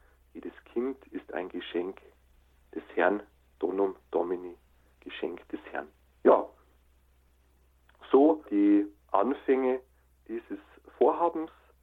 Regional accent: Munich, Bavaria, Germany; bin dann nach München gegangen, in meine Heimat

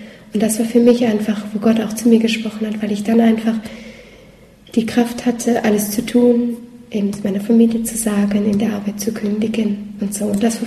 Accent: North Rhine-Westphalia, Germany; moved away as an adult; now in Zug, Switzerland; Ich bin 23. Ich bin im Moment auch die Jüngste hier in Zug. Ich komme eben aus Deutschland. Bin dort in der Nähe von Düsseldorf aufgewachsen. Ich bin in einer katholisch praktizierenden Familie aufgewachsen.

